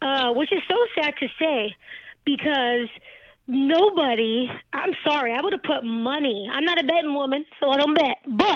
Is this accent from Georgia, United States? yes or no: no; California, United States; because I'm from the Bay Area